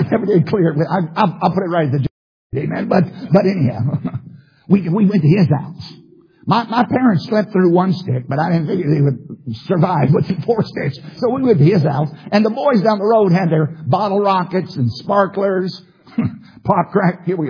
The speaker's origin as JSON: {"language": "English", "region": "Virginia", "country": "United States", "tie": "born or raised there", "said": "But I grew up in Southside, Virginia, where you could not purchase the good fireworks legally."}